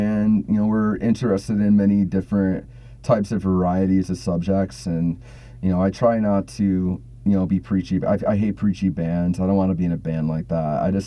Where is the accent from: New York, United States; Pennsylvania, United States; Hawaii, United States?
New York, United States; Binghamton; And, you know, we're from Binghamton. We've had to flood in 2006, flood in 2011.